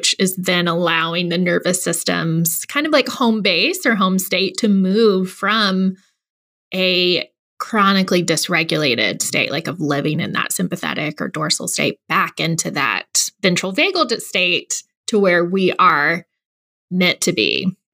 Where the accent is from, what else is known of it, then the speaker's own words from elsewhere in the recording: Gulf Coast, United States; I grew up on the Gulf Coast and we have hurricanes every year, multiple.